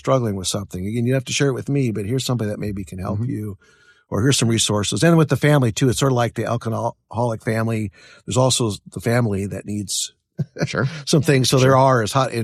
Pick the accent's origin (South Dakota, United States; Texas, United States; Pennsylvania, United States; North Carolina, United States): South Dakota, United States; I grew up in South Dakota, never seen the ocean, never flew in an airplane.